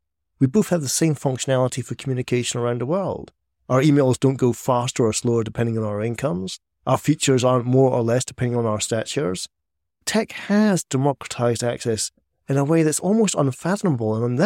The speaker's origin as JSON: {"language": "English", "region": "Scotland", "country": "United Kingdom", "said": "I'm Scottish. I don't need to be told to be pessimistic. It's in my fucking blood."}